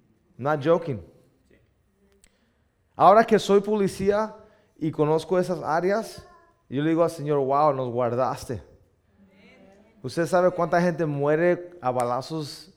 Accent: Boyle Heights, California, United States; Yo crecí en una ciudad violenta en ese tiempo. Yo crecí en Boyle Heights. Mis papás, Lorenzo es de Boyle Heights.

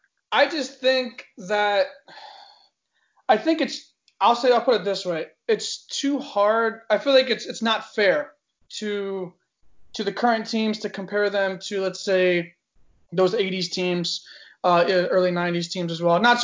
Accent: Florida, United States; also born or lived in Miami; I was born in Miami, grew up in Broward County because of Hurricane Andrew that came here in 92. So we moved up a little north. But yeah, so I've grown up. South Florida is everything. It's all I know.

